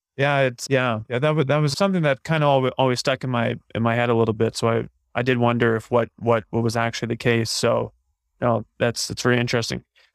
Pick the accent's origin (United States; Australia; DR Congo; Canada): Canada; Saskatoon, Saskatchewan; because I grew up in Saskatoon, I grew up and it really kind of like came of age when Saskatoon started to boom